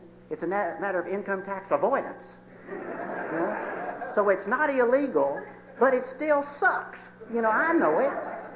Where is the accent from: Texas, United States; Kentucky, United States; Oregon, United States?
Kentucky, United States; Mayfield; I was born and raised in Mayfield.